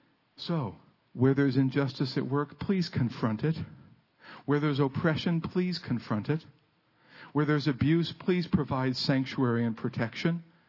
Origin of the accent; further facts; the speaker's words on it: United States; I grew up being an American, speaking barely English.